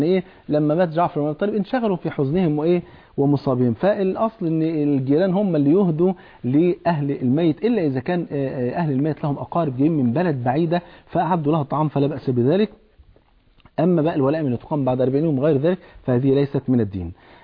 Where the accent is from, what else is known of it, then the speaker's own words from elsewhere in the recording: Egypt; واجبنا كمصريين واجبنا كمسلمين وكأهل كتاب